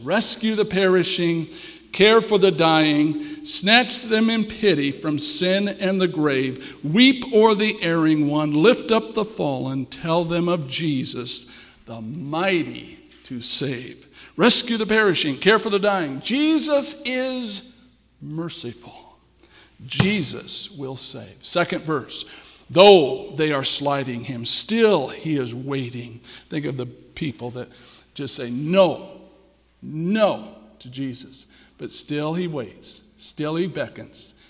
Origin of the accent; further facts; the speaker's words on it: California, United States; born there; also born or lived in Milwaukee, United States; now in Montana, United States; So I spent over 40 years in the Milwaukee area, a long ways from where I was born in California.